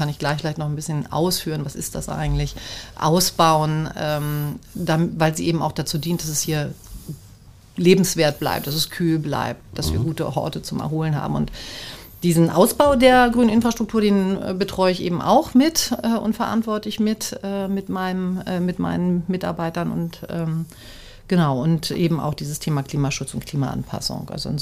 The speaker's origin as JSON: {"language": "German", "region": "Schleswig-Holstein", "country": "Germany", "tie": "born or raised there", "also_born_or_lived": "Hamburg", "said": "ich bin in Hamburg geboren, aber aufgewachsen bin ich in Schleswig-Holstein und da tatsächlich ab meinem 7. Lebensjahr wirklich, also das ist tatsächlich so, mehr oder minder im Wald, weil meine Eltern in einer alten Fasanerie bis heute leben."}